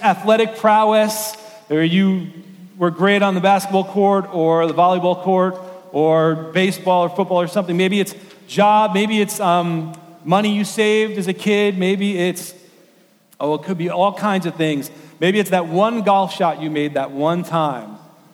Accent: New York City, New York, United States; I'm from New York City, so that's like my claim to fame

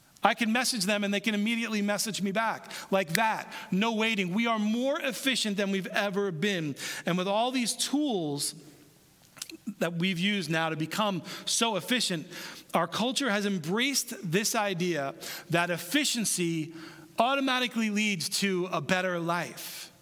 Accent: New York City, New York, United States; I grew up in New York City, so all my friends all people from New York State would gather.

